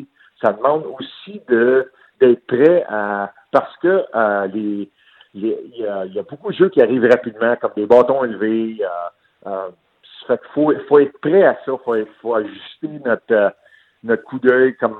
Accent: Verdun, Quebec, Canada; On a grandi ensemble à Verdun. Lui, c'est à 6e avenue, moi c'est à 5e.

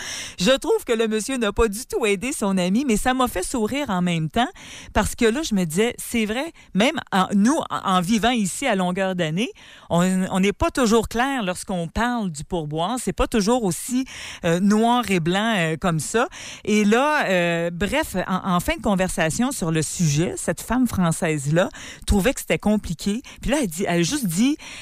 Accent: Quebec, Canada; ce sont des Français qui expliquent aux Français comment ça fonctionne chez nous au Québec

